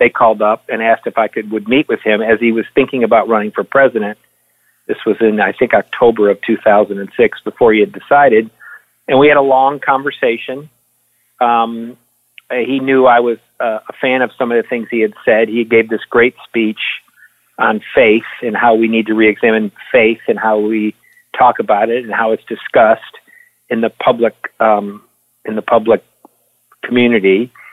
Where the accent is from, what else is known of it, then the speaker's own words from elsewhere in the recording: Detroit, Michigan, United States; I grew up in Detroit, started volunteering and doing lots of things.